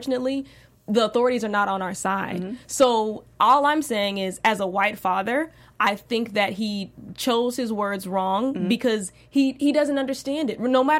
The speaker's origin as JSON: {"language": "English", "region": "Midwest", "country": "United States", "said": "I mean, I'm from the Midwest, Southern Midwest."}